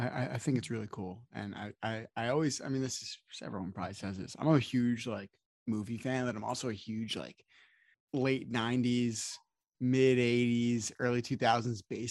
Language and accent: English; New Jersey, United States; My dad, I'm from Northern New Jersey. And so very different from Iowa